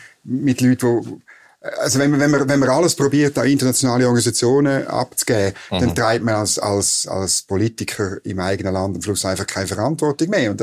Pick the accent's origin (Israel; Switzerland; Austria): Switzerland; ich würde jetzt als Schweizer sagen